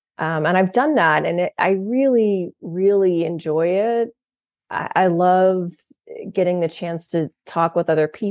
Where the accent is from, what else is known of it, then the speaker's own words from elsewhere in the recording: Missouri, United States; I had not because I was an heiress, but because I grew up in Southern Missouri and my parents got me this mean old Shetland pony that I loved.